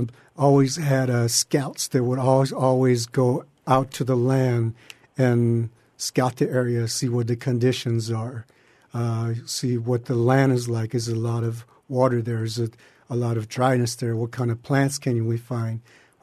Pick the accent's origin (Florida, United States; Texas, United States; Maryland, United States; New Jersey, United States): Florida, United States; Big Cypress Seminole Indian Reservation; I'm from Big Cypress Seminole Indian Reservation. We have a private school, and they have culture program.